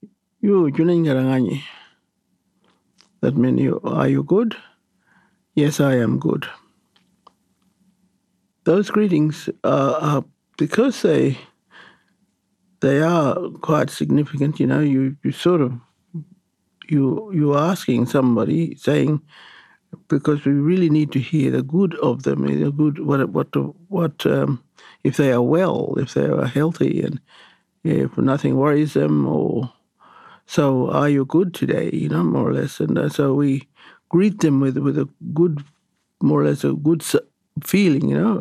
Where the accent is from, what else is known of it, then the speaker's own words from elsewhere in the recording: Western Australia, Australia; born there; because I was born on Kuniyandi land. I speak Kuniyandi.